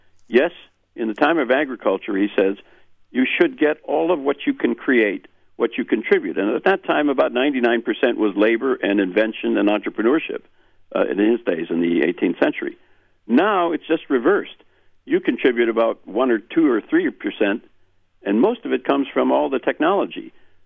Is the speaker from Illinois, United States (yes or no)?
no; Wisconsin, United States; Well, I'm from Wisconsin